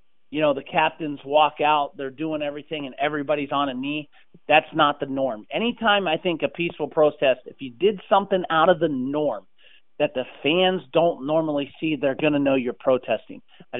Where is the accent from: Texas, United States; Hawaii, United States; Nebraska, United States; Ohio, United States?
Ohio, United States; I'm a Cavaliers fan growing up in Ohio